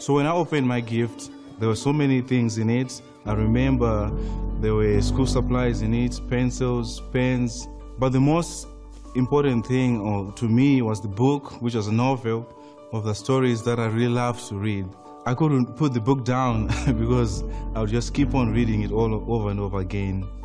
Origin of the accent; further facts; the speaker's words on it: Zimbabwe; I was born and raised in Zimbabwe. And growing up in Zimbabwe, life was really tough for us